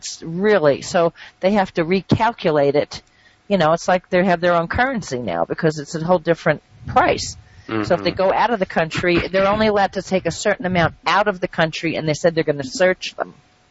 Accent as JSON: {"language": "English", "country": "United States", "said": "Thank God I'm an American. That's all I can say. I'm very proud to be an American as messed up as we have."}